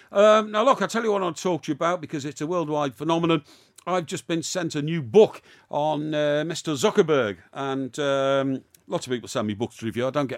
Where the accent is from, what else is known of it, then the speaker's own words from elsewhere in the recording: Chester, North West England, United Kingdom; when I was a kid growing up in Chester, on Saturdays we'd get over to Liverpool, you know, because they had bigger nightclubs and there were more women there.